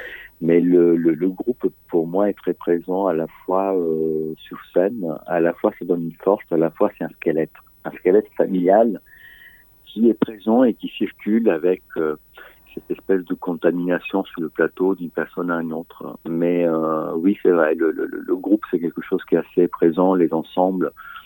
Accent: Sicily, Italy; j'ai grandi en Italie, en Sicile, dans les années 80-90, où la mafia était assez présente.

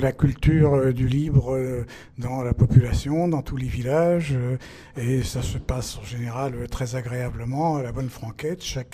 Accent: Occitanie, France; Je viens des environs de Nîmes.

